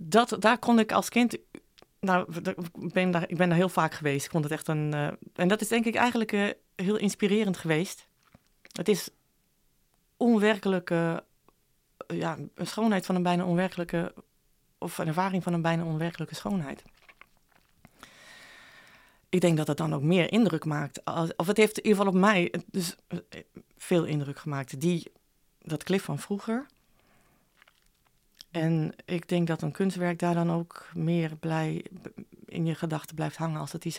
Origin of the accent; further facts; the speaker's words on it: Friesland, Netherlands; ik ben in Friesland opgegroeid. Aan de IJsselmeerkust, aan het klif.